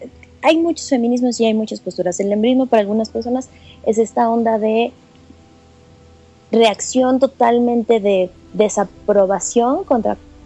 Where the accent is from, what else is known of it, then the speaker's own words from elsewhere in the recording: Mexico; born there; quienes al menos nacimos en México y en varias partes del mundo